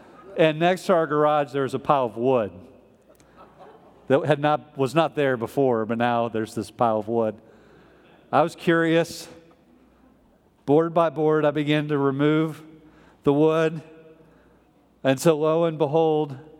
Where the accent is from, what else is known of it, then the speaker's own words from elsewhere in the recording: Midwest, United States; because I'm from the Midwest, the ground would freeze around that time of the year.